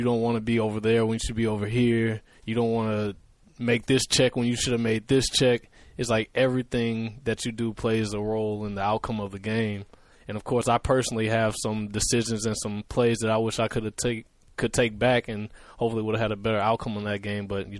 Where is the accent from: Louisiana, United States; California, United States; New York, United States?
Louisiana, United States; And like you said, I'm from Louisiana. That was by far the coldest game of my life.